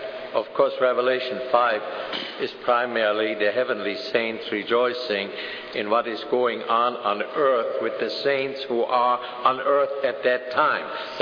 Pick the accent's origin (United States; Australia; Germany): Germany; accent: German; English is a second language; And I met a Jew out in California, and he noticed my German accent.